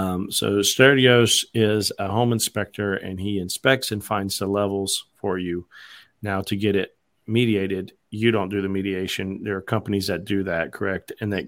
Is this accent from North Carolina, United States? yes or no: yes; North Carolina, United States; I'm from Randolph County. It's 18.9 PCI.